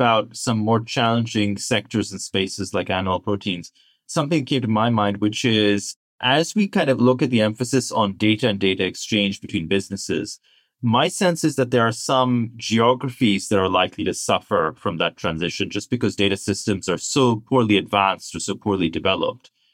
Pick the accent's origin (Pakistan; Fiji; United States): Pakistan; I'm originally from Pakistan